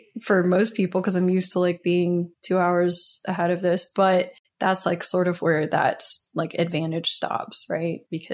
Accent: Houston, Texas, United States; I'm from Houston, the land of flat industrial crap.

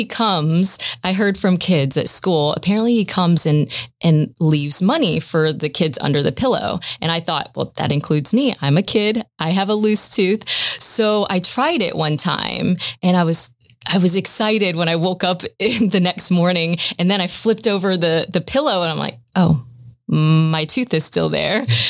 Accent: Leesburg, Florida, United States; Yeah, I grew up in Leesburg, Florida. It's a small little town there.

